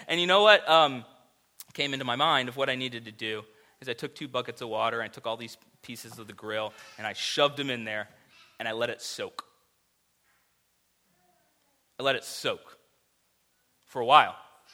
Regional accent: Florida, United States; now in St. Louis, United States; And I grew up in Florida, and I hate to break it to you, every day in Florida is grilling season. We've got like two seasons in Florida.

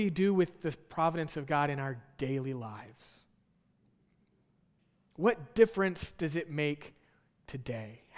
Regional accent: Texas, United States; Many of you know that I'm from Texas.

